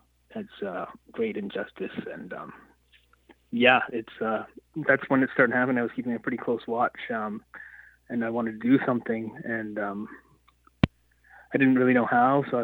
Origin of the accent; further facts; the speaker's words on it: Prince George, British Columbia, Canada; also born or lived in Fraser Lake; I grew up, was born and raised in Prince George and Fraser Lake for the first half of my childhood, and came down to Powell River, Sunshine Coast area, and pretty much been down this way or Victoria since then.